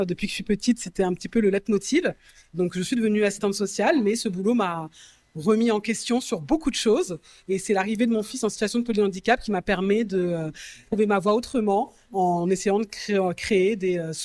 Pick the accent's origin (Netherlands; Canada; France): France; Versailles, Île-de-France; Et j'ai grandi en France. Je suis née à Versailles, près du château. J'ai fait toute ma scolarité dans les Yvelines.